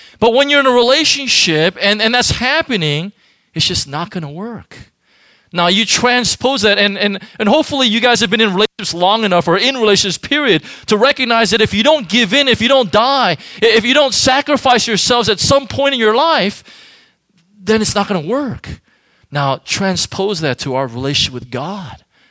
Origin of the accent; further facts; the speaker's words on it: United States; now in Hong Kong; having lived in Asia now for almost 10 years, one thing, and I love the fact that I'm American.